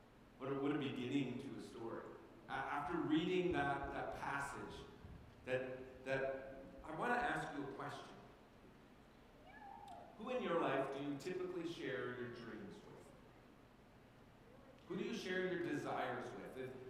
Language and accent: English; Alberta, Canada; I grew up in Alberta